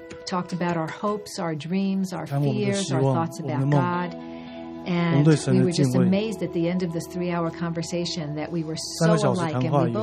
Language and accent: English; New York City, New York, United States; I was raised in New York City, into a Jewish family. We attended synagogue on the High Holy Days.